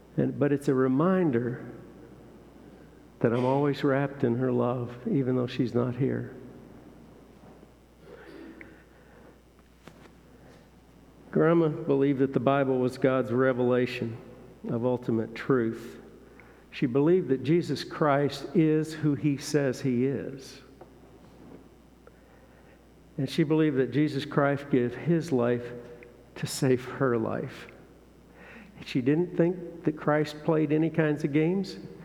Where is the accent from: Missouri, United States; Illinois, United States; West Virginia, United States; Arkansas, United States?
Illinois, United States; Naperville; I was raised in Naperville, Illinois.